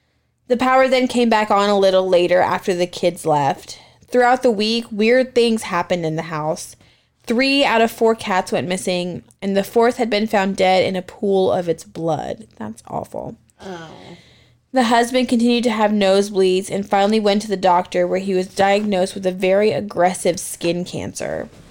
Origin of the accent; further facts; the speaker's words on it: Appalachia, United States; I'm from Appalachia. Do you know the rules of Appalachia?